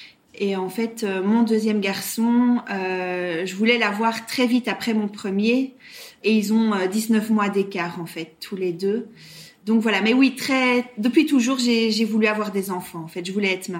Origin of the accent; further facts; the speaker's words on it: Brussels, Belgium; À l'origine, je suis bruxelloise. Donc, et ça fait quand même pas mal d'années que j'habite maintenant dans les Ardennes belges. D'où mon accent.